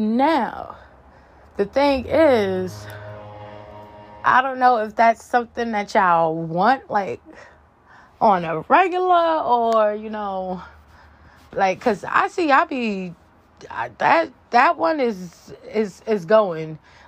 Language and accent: English; United States; I know y'all was going to be there because, you know, I am from the United States.